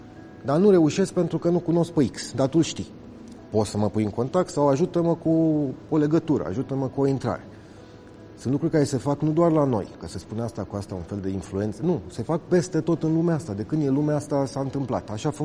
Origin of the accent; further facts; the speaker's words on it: Romania; now in Switzerland; Deci noi nu aveam în momentul ăla ca român dreptul de muncă sub nicio circunstanță în Elveția.